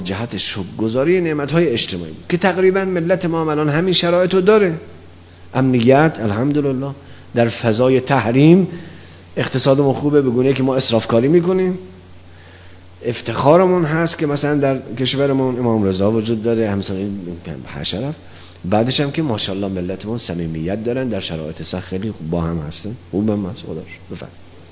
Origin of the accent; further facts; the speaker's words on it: Mashhad, Razavi Khorasan, Iran; ما که مشهدی هستیم، منتظریم کسی از ما بپرسه که شما کجایی هستیم؟ از مشهد هست